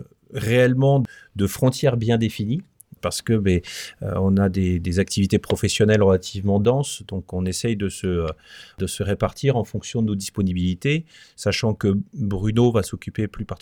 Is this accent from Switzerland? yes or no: no; Grand Est, France; moved away; moi je suis lorrain d'origine, et je suis arrivé donc il y a 15 ans dans la région